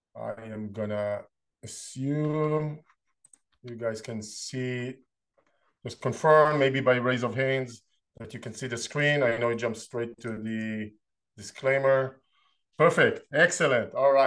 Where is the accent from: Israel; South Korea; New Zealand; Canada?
Israel; moved away as an adult; now in United States; I'm originally from Israel, moved to the States 20 years ago